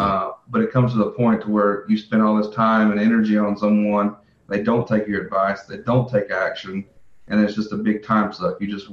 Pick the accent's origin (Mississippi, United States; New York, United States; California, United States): Mississippi, United States; And look, I'm from Mississippi. I never was much of a reader.